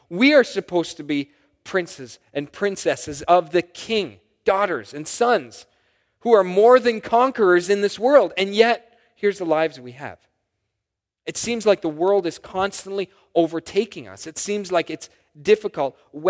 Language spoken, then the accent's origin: English; Canada; It's an overarching organization who helps us as Canadian believers, Christians, keep our religious freedoms